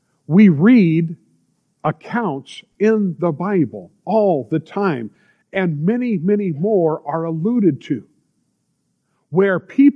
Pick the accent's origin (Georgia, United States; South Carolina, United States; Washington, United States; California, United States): California, United States; listen, we're from California. I'm a pastor.